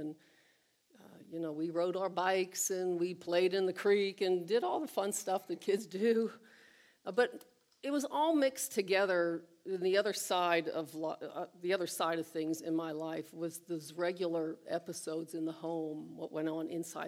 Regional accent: Butler, Pennsylvania, United States; I grew up here in Butler, and it seemed like everybody, my dad worked at the mill.

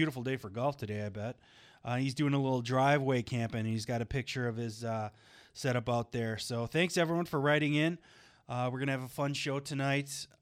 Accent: Wisconsin, United States; Growing up in Wisconsin, all my buddies from Minnesota made fun of that.

